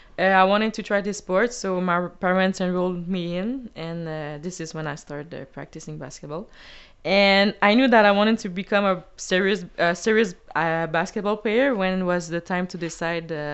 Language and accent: English; Montreal, Quebec, Canada; Yeah, so I grew up in Montreal with both of my parents.